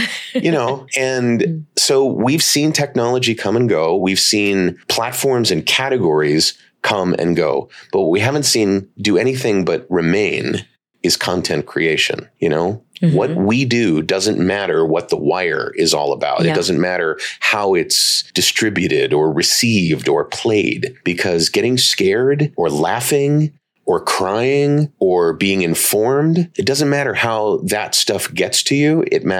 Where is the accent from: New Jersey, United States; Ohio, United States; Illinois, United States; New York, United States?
Ohio, United States; Cleveland; Cleveland, Ohio. Ah. Grew up in Cleveland.